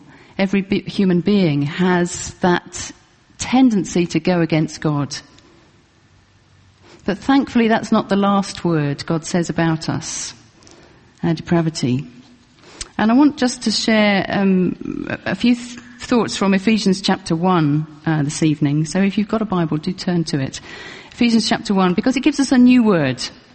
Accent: United Kingdom; Of course, we're British.

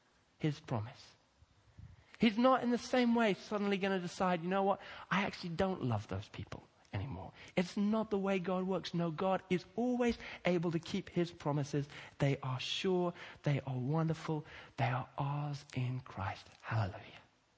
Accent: Kenya; English is a second language; I grew up in Kenya, and I don't do kind of 5 o'clock times.

